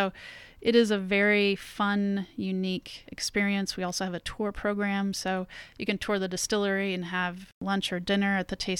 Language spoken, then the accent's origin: English; Fort Wayne, Indiana, United States; The majority of us who work at the distillery are born and raised in Fort Wayne